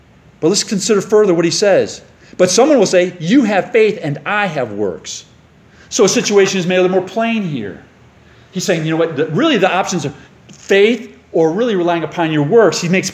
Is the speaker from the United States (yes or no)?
yes; Chicago, Illinois, United States; Now I'm from Chicago. Please bear with me. Okay, I know I'm in the South.